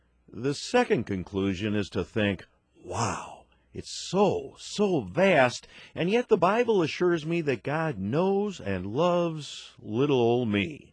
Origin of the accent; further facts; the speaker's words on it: Illinois, United States; I grew up near Chicago, where the city lights block out most of the stars.